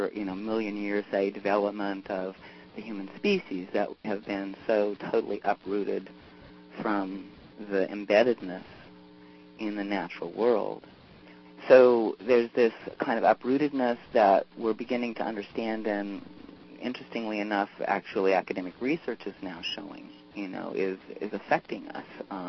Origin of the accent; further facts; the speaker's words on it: the West, United States; my father was a wildlife biologist who worked for the Forest Service, so I was raised out in the National Forest, so the West.